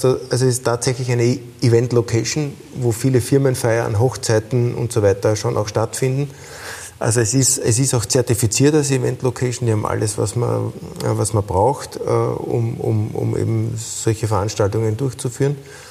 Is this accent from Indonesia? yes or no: no; Vienna, Austria; wir sind aus Wien und wollen natürlich auch in Wien unterrichten.